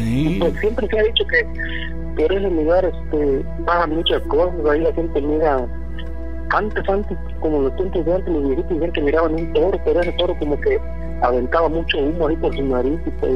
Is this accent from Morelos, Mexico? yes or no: no; Guanajuato, Mexico; now in United States; Sí, soy de Guanajuato, pero actualmente estoy en Washington.